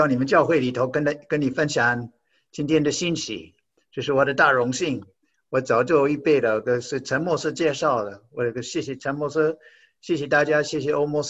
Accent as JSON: {"language": "Chinese", "region": "North Dakota", "country": "United States", "tie": "born or raised there", "said": "我这个是北达科他州 North Dakota，土生土长的人。那我这在那边这个原来都没有这样的想法的，个想做华人的宣教士。我本来就觉得说我们那边的人数很少啊，我们都没有华人，我都没看过华人这小时候。"}